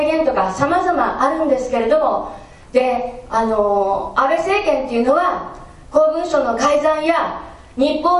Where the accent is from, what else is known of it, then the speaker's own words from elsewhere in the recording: Shitara, Aichi, Japan; そして私の地元でも設楽ダムという大型開発を行い環境破壊ということで